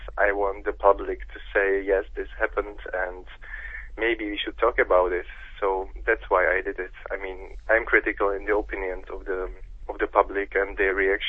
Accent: Stříbro, Plzeň Region, Czechia; English is a second language; Yes, I come from Sudetenland, from Stříbro. That was German town before the war, like almost 100%. And my family came there in 50s.

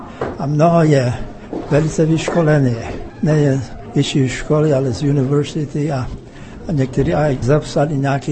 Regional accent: Granger, Texas, United States; also born or lived in Taylor; Vlastně my jsme z Granger, tam možná 2 tisíce lidí žije.

